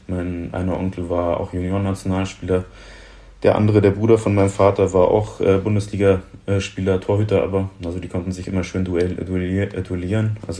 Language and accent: German; Munich, Bavaria, Germany; sehe ich mich schon eher auf jeden Fall als Münchner, als Bayer, auch wenn man es jetzt nicht direkt hört.